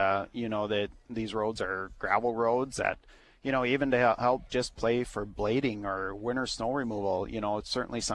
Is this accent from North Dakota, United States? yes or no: yes; Velva, North Dakota, United States; My district, I come from Velva, is where we farm at.